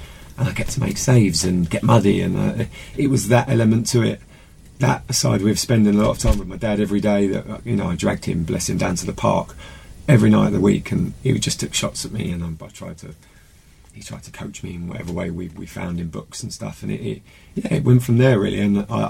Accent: Eastbourne, South East England, United Kingdom; I just started playing for my district, which was South East Sussex, because I grew up in Eastbourne

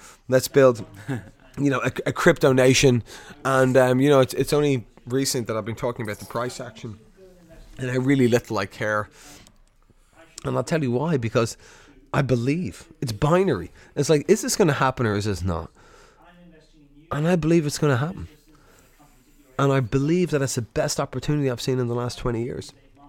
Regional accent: Ireland; I'm Irish

